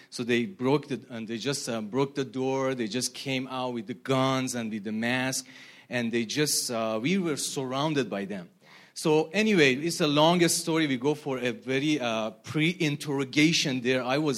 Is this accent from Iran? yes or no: yes; Iran; English is a second language; So being a Christian in Iran is not re